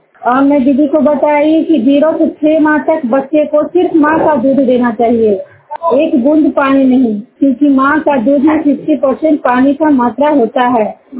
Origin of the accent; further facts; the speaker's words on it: Juniyar, Bihar, India; मैं नालंदा जिला हिलसा प्रखंड जुनियार गांव की निवासी हूँ।